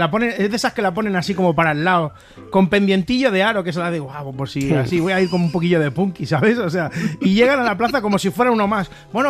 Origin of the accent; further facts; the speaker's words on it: Rubí, Catalonia, Spain; Que claro, nosotros somos de Rubí. Nosotros somos de Rubí.